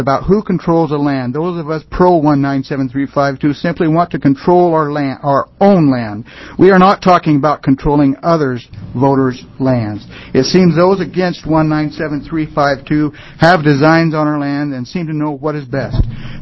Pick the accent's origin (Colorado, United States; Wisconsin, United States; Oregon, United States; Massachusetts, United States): Oregon, United States; St. Helens; St. Helens, Oregon, but I was working in Rainier